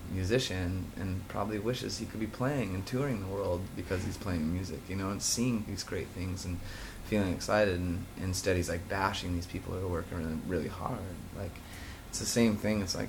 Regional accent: California, United States; I mean, I'm from California, so I speak in 90% slang.

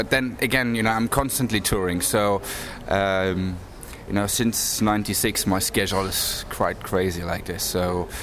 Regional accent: East Germany, Germany; English is a second language; And since I grew up in East Germany, they made me playing all those East German folk songs.

